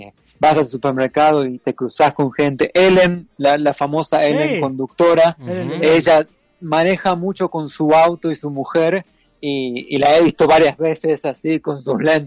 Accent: Buenos Aires, Argentina; soy de Argentina, Buenos Aires

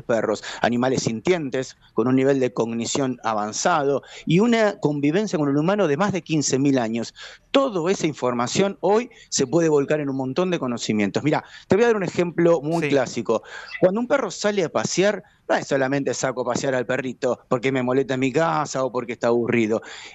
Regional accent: Argentina; somos los argentinos, que somos muy futboleros.

